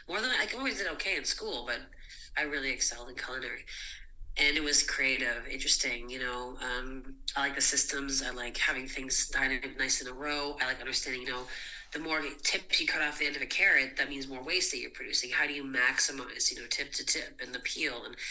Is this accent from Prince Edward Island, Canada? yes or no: yes; Prince Edward Island, Canada; I grew up in Prince Edward Island, right? So my family's from Ontario, but I'm from PEI.